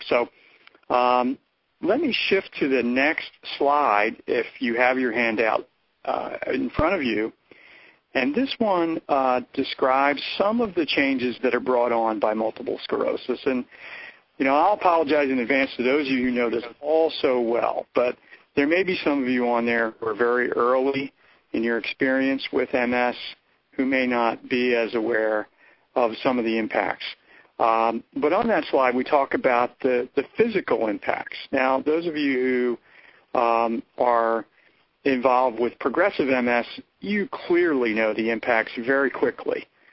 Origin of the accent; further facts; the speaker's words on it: Philadelphia, Pennsylvania, United States; And I grew up in Philadelphia, and that's where Bob lives to this day.